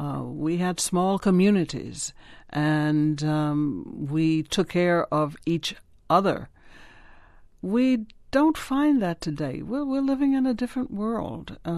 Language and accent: English; Vicksburg, Mississippi, United States; I was born in Vicksburg, Mississippi. I'll even give you the date, March 17, 1933.